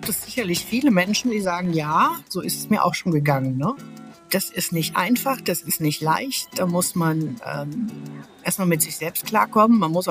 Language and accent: German; Linnich, North Rhine-Westphalia, Germany; also born or lived in Jülich; bin geboren in Jülich. Das ist im Rheinland. In Jülich an der Ruhr ohne H. Da bin ich geboren. Aufgewachsen bin ich in Linnich. Das ist noch kleiner als Jülich. Ist aber auch noch eine Stadt.